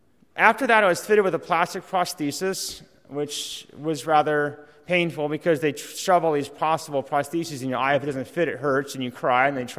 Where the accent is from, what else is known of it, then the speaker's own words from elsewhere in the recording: Halifax, Nova Scotia, Canada; born there; I was born in Halifax, Nova Scotia in 1975, in February 2. I am a U.S. citizen, though. Two of my parents were U.S. citizens, so I'm Canadian-American, technically.